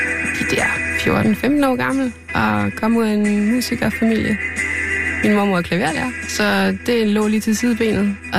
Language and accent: Danish; Roskilde, Zealand, Denmark; Jeg er fra Roskilde-området. Jeg boede i Roskilde. Ja, jeg boede i Roskilde.